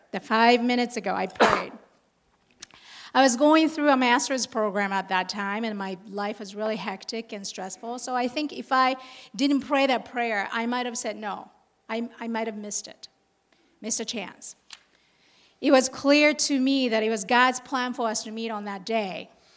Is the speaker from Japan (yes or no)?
yes; Japan; So I'm from Japan, and I'm not sure many of you know, but there are very few Christians in Japan.